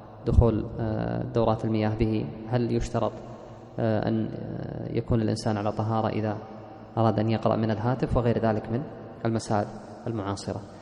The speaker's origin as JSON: {"language": "Arabic", "country": "Kuwait", "said": "وطبع في وزارة الأوقاف عندنا في الكويت."}